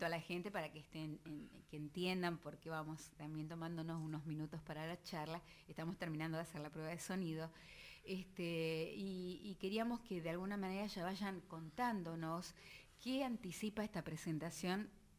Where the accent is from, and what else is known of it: Argentina